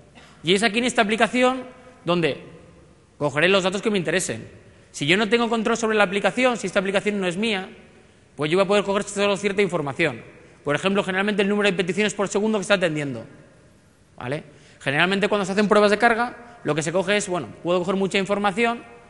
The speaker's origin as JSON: {"language": "Spanish", "town": "Bilbao", "region": "Basque Country", "country": "Spain", "said": "Y eso que soy de Bilbao."}